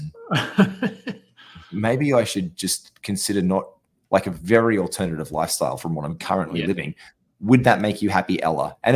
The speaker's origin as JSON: {"language": "English", "town": "Gold Coast", "region": "Queensland", "country": "Australia", "said": "oh, God, I'm from the Gold Coast. I know Hot Tomato."}